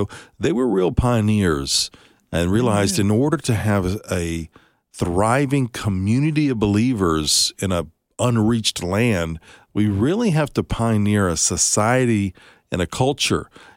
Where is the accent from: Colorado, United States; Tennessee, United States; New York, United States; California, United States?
California, United States; also born or lived in Dallas / Alabama; I was born in Dallas. We moved to California, so kind of all over.